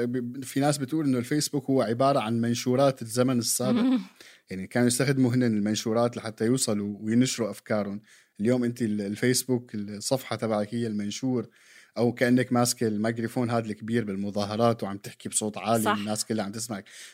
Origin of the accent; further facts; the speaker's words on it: Syria; وهذيك الفتره كانت صعبه جدا علينا يعني كسوريين